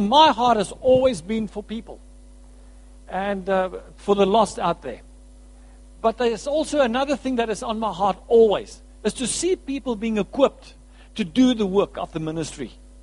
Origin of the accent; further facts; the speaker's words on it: South Africa; listen, I'm from South Africa.